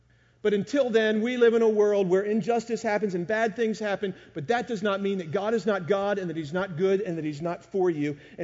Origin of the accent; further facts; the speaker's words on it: Maryland, United States; because we grew up in Maryland and we're big O's fans.